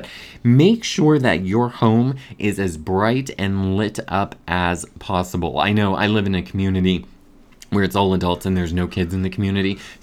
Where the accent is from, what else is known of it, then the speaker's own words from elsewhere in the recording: Minnesota, United States; Now, I grew up in Minnesota, so this time of year, it's a little bit wet.